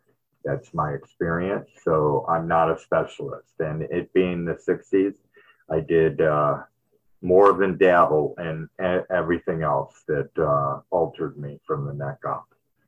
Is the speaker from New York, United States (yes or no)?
no; Detroit, Michigan, United States; born there; I was born in Michigan, Detroit, and it's really cold there, and I was born in the 50s, so I came of age in the 60s and the early 70s.